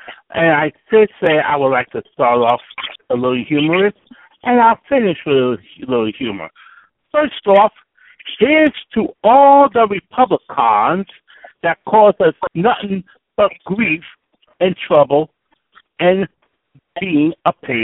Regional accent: New York City, New York, United States; Well, he definitely does piss me off, especially me being a New Yorker.

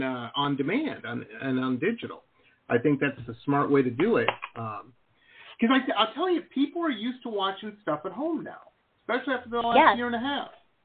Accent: Detroit, Michigan, United States; And they're from my hometown of Detroit, Michigan.

